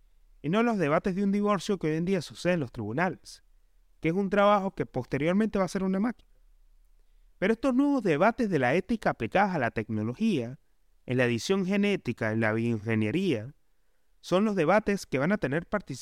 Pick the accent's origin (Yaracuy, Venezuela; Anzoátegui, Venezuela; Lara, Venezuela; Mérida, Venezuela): Mérida, Venezuela; born there; esto es un pueblo que queda a las afueras de la ciudad donde yo nací, en Mérida, Venezuela.